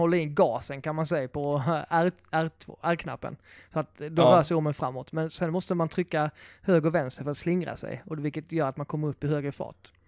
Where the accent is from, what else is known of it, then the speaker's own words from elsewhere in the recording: Blekinge, Sweden; jag var hemma i Blekinge här om helgen